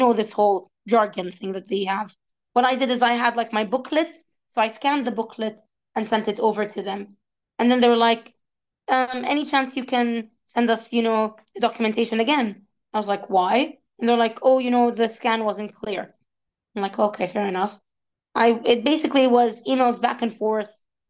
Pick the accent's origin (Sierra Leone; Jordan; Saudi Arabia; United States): Jordan; I'm originally from Jordan, so an international student